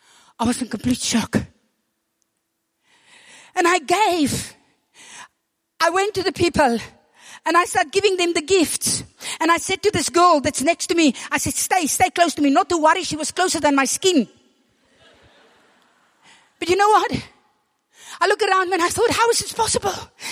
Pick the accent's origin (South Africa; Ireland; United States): South Africa; now in Germany; I was still learning German. I came from South Africa. My German was not that good at that time.